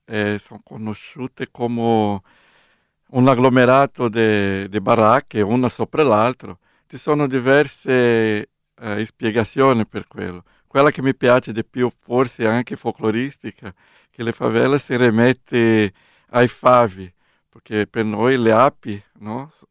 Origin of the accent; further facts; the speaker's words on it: São Paulo, Brazil; born there; Italian is a second language; now in Recife, Brazil; Sono nato a São Paulo, però sono trasferito a Recife già da più di 30 anni ormai. Mi sento più recifense anziché paulistano.